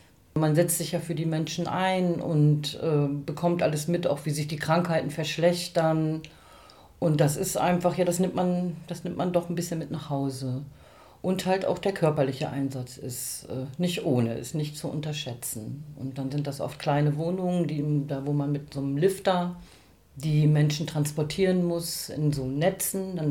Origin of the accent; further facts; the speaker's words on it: Osnabrück, Lower Saxony, Germany; now in Berlin, Germany; Ich wohne seit 23 Jahren in Berlin. Ich komme ursprünglich aus Osnabrück, dem schönen Osnabrück, genau.